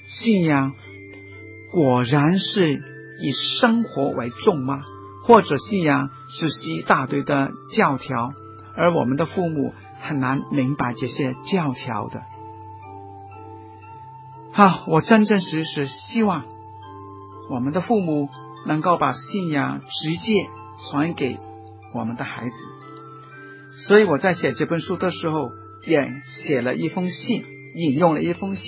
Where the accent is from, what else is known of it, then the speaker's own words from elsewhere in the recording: China; 民主在我们中国大地上好像是龙跟凤